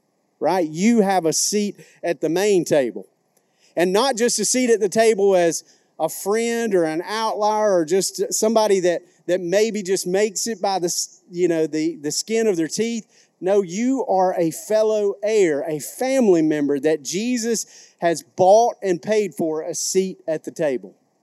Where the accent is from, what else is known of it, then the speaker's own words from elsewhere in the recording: the South, United States; accent: Southern; You can kind of hear it in my dialect, right? My accent. If you didn't know, I have an accent, right? It's Southern English, as you might have picked up on.